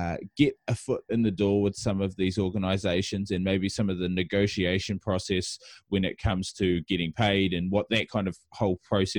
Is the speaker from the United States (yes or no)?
no; New Zealand; now in Australia; I mean, I come from New Zealand and live in Australia